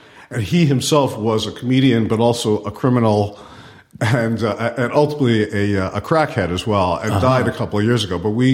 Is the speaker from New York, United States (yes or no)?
yes; New York, United States; And I, because I came from New York, had most of my requirements.